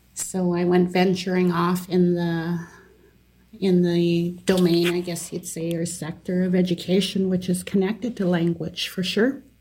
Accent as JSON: {"language": "English", "town": "Teslin", "region": "Yukon", "country": "Canada", "said": "or they call me … I exist as a Tlingit woman. I'm from the Eagle Clan and from Teslin. I live in Tagish right now."}